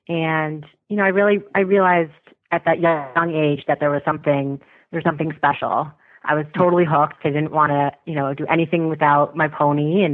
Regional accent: Westport, Connecticut, United States; So like you said, I grew up in Westport, Connecticut, and Horses have really been, you know, part of my life as long as I can remember.

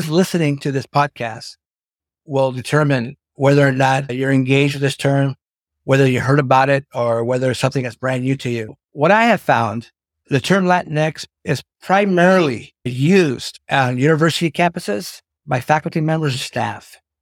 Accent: Quincy, United States; moved away; because we come from this small place, places like Quincy, and there's a lot of places like Quincy throughout the country

